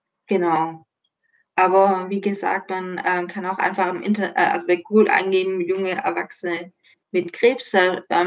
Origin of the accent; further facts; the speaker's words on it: Baden-Württemberg, Germany; now in Stuttgart, Germany; ich komme eigentlich aus Stuttgart, also ich bin vor 7,5 Jahren hierher gezogen. Ich komme aus dem nördlichen Schwarzwald und ursprünglich.